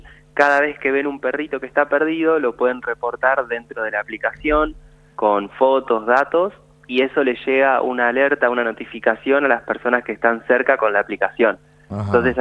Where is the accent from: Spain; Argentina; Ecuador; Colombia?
Argentina; La Plata, Buenos Aires Province; con los incendios decidimos accionar, ya que, bueno, yo soy de La Plata